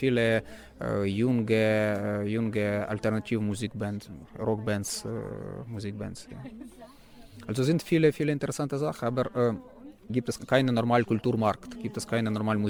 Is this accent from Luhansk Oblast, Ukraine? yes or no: yes; Luhansk, Luhansk Oblast, Ukraine; German is a second language; moved away; Voroschilowgrad, das ist meine Heimatstadt in der Ostukraine, ja. Jetzt heißt er Luhansk, war in der Sowjetzeit Voroschilowgrad